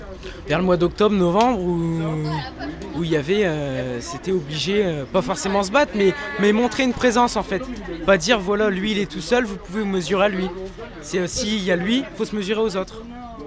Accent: Fargniers, Hauts-de-France, France; Je suis de Farnier. C'est à quelques kilomètres de Chauny, 7-8 kilomètres, je pense.

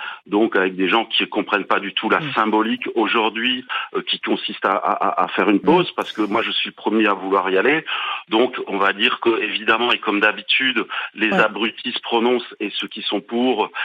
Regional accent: Strasbourg, Grand Est, France; je suis un Strasbourgeois comme beaucoup d'autres

